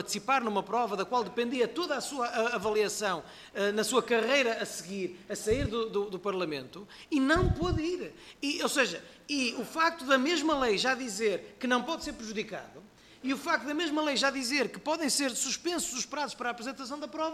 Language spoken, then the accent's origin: Portuguese; Braga, Portugal; o PSD apresenta 19 deputados candidatos no distrito de Braga, que é aquele de onde eu sou oriundo.